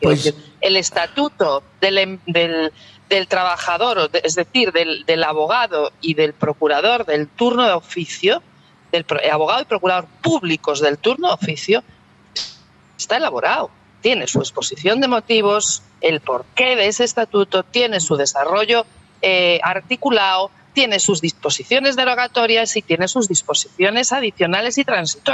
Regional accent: Ferrol, Galicia, Spain; en mi pueblo, de donde yo soy, de aquí de Ferrol

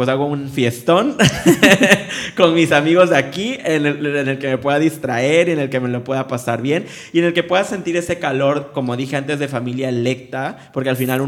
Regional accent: Veracruz, Mexico; accent: Mexican, jarocho; para mí mi acento mexicano y jarocho, que ahorita no fluye mucho

